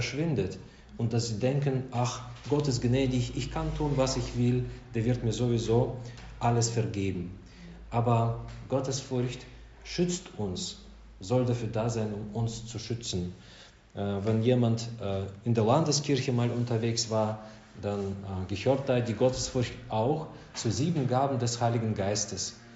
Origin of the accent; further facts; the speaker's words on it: Russia; German is a second language; Bei uns in Russland war das normal, also gängig, dass der ältere Mann oder Frau, die Frau, die haben Respekt bekommen zum Beispiel.